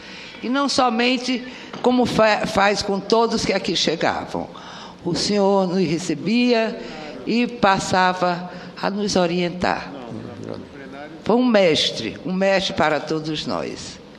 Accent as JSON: {"language": "Portuguese", "region": "Northeast Region", "country": "Brazil", "said": "mas como eu sou nordestina e ali pertinho de Pernambuco"}